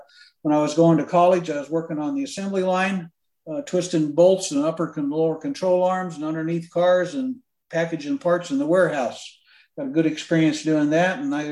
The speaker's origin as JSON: {"language": "English", "town": "Arlington", "region": "Virginia", "country": "United States", "tie": "born there", "also_born_or_lived": "Scottsdale", "lives_now": "Lakeway, United States", "said": "I was born in Arlington, Virginia. We've lived all over the country."}